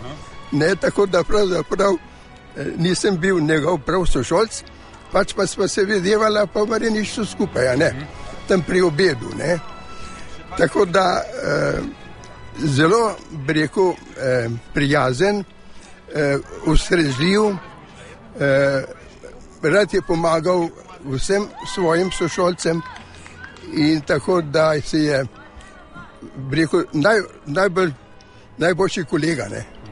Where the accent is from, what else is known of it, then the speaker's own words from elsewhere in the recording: Mokronog, Southeast Slovenia, Slovenia; Je tudi moj rojak. On je zvodal doma, jaz sem pa iz Mokronoga.